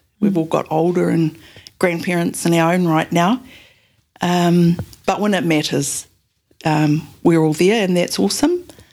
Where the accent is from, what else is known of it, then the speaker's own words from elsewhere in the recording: Tokoroa, Waikato, New Zealand; also born or lived in Manawatū, New Zealand / Tamaki, New Zealand; So I was born in Tokoroa and lived with my maternal aunt. I was whangai to my maternal aunt when I was from birth and lived there for a while, then moved to the Manawatū with my birth family